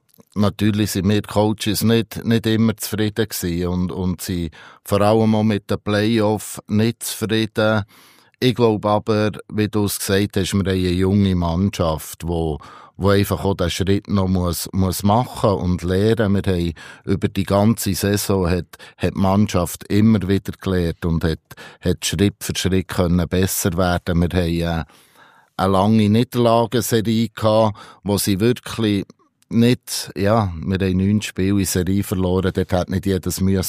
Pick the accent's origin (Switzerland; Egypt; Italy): Switzerland; Bern; Nichtsdestotrotz habe ich eine Vergangenheit im Emmental, wo extrem schön war, wo ich aufgewachsen bin.